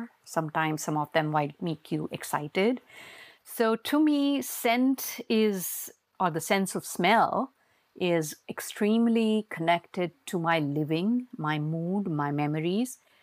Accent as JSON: {"language": "English", "country": "India", "tie": "born or raised there", "also_born_or_lived": "Mumbai", "lives_now": "United States", "said": "But that's where I grew up in India. Then I moved to Mumbai and I lived most of my working life in Mumbai and obviously traveled through work in different cities. And then, I came to the US after I got married."}